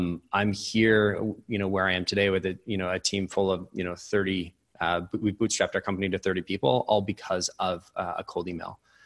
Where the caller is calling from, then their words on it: Vancouver, British Columbia, Canada; I'm dialing in from Vancouver, British Columbia.